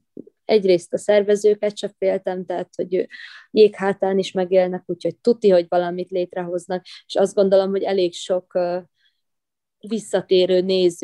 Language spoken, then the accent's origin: Hungarian; Subotica, Vojvodina, Serbia; amint már említettem, hogy szabadkai vagyok, a határon túliak is lehetőséget kaptak arra, hogy megmutatkozzanak.